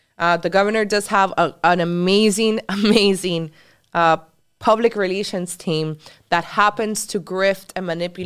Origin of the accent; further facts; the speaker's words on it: Brazil; English is a second language; Out of South America is now communist. Right. Starting with my home country. Brazil just lost Bolsonaro.